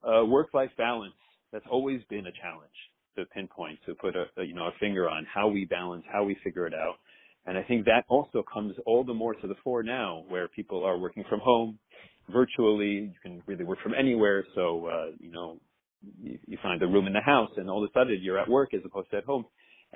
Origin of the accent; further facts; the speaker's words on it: New Jersey, United States; I grew up in New Jersey NTSY through and through, all the way up the ranks